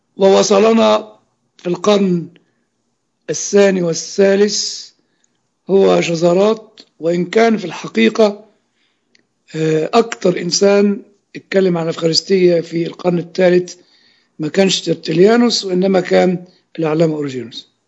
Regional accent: Egypt; احنا عندنا في مصر ترجمتين

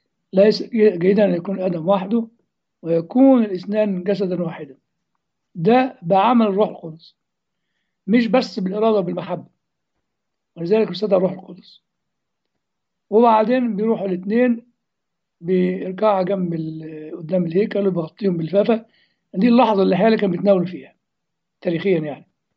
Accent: Upper Egypt, Egypt

